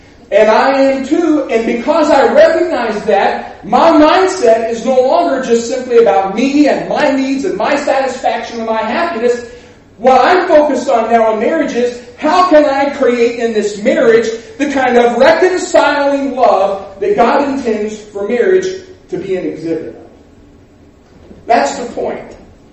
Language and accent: English; Winchester, Kentucky, United States; And I was from Winchester, so my mom and grandparents worshipped where John preached.